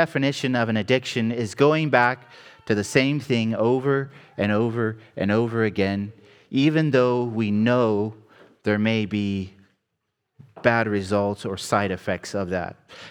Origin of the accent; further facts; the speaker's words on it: Indiana, United States; now in Ohio, United States; ever since I can remember growing up in Indiana. We came to Ohio, the same rule applied to the church here.